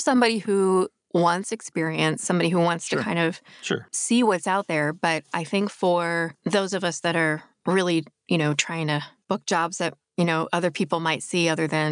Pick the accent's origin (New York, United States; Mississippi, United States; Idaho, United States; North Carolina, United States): New York, United States; And as a New Yorker, I'm going to be judgy.